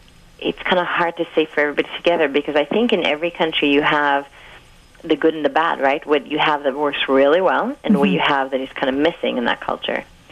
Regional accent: Cuba; I came from Cuba, and I was writing in my blog for 3 years

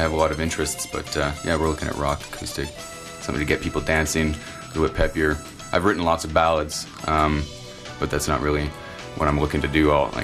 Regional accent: Vancouver, British Columbia, Canada; also born or lived in Toronto / Ottawa; Oh, I was born in North Van. I've grown up across Canada. Spent my first 6 years in East Van. And then went to Toronto for 6 years, Ottawa for 6 years. I found my way back here, and then I went back to Ottawa, Toronto, back here again. And I keep coming back home to Vancouver.

